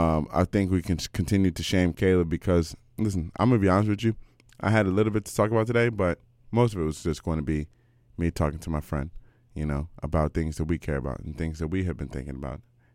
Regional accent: United States; nobody's going to get up here to shame them like I'm an American, you know?

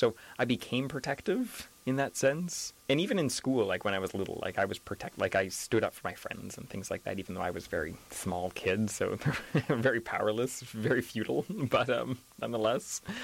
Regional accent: British Columbia, Canada; I grew up in the Valley.

